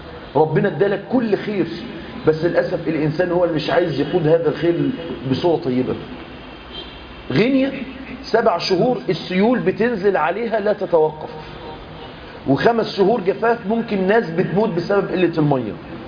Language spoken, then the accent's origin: Arabic; Egypt; بلادنا مصر